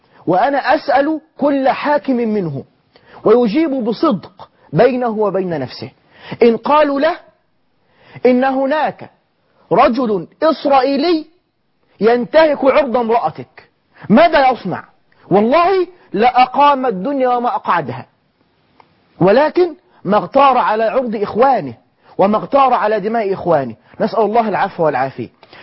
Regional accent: Egypt; ولكن هقول بعد ضرب الحدود عندنا في مصر

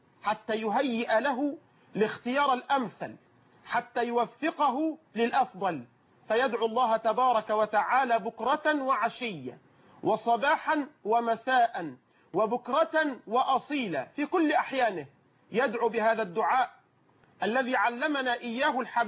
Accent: Egypt

